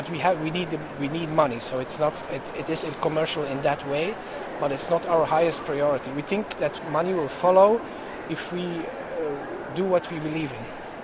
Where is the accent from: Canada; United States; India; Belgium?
Belgium; Ghent, Flanders; We are from Ghent, Belgium.